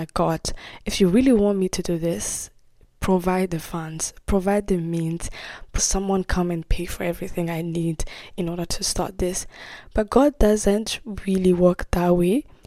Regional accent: Burundi; I was born and raised in Burundi. I am the second child at home.

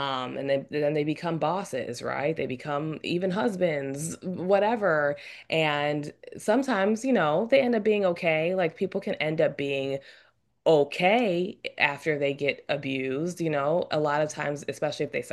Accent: Chicago, Illinois, United States; But first of all, being a Chicagoan, and hearing the story growing up

